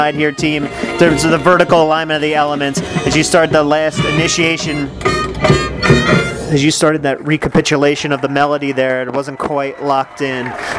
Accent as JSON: {"language": "English", "town": "Pottstown", "region": "Pennsylvania", "country": "United States", "said": "I'm from Pottstown, Pennsylvania."}